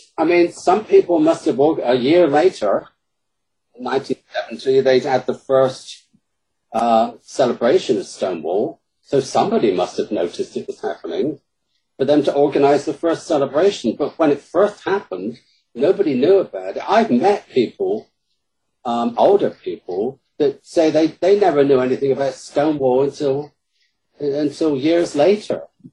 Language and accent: English; United Kingdom; accent: British; And my British accent in Chicago works wonders.